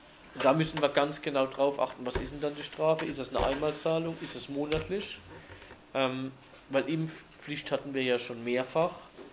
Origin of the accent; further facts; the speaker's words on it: Baden-Württemberg, Germany; ich komme aus Nordbaden